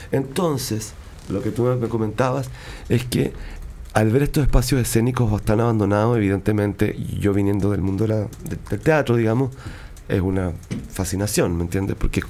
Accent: Atacama, Chile; todas mis obras de teatro están tan ligadas al lugar de donde soy, que es la región de Atacama, el norte chico de Chile.

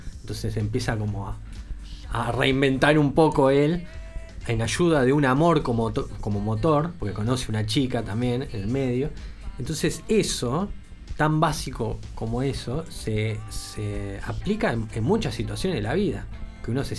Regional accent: Uruguay; sabemos cómo somos los uruguayos

